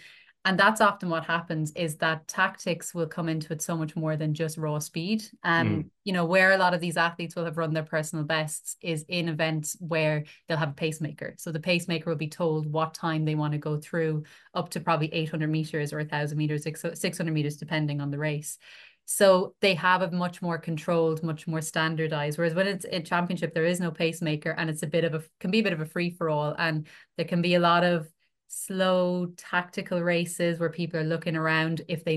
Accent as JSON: {"language": "English", "country": "Ireland", "said": "We actually really are here to perform as an Irish team."}